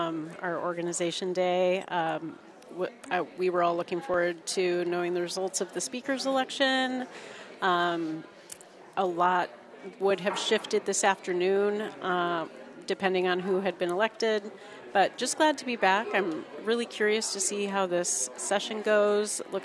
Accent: Vermont, United States; We're all from Burlington and Winooski.

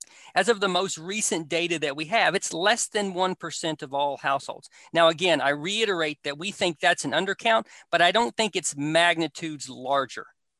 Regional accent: Kentucky, United States; I'm from Appalachian, Eastern Kentucky

